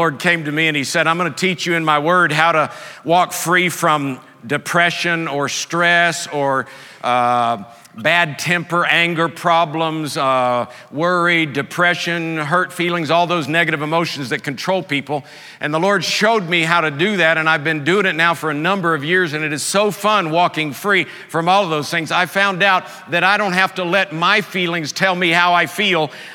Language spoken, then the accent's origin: English; Tampa, Florida, United States; But I'm from Florida, born and raised in Tampa, Florida, a beach bum, you know, love the beach.